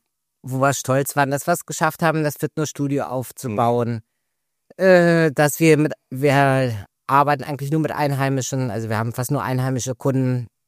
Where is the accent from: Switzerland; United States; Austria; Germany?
Germany; Wuppertal, North Rhine-Westphalia; ich komme aus Wuppertal ursprünglich, von Wuppertal nach Mallorca bin ich innerhalb von 2,5, 3 Stunden.